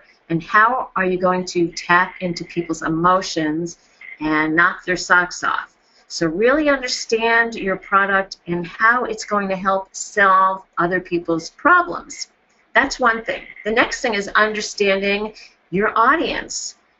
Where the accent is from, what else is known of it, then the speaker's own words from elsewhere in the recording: New York, United States; moved away as an adult; also born or lived in Colorado; I'm originally from New York, and I came to Colorado in 1976 to get my master's degree